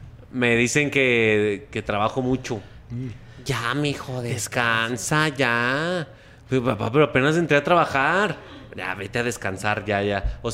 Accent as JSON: {"language": "Spanish", "country": "Mexico", "said": "¿Por qué somos así los mexicanos?"}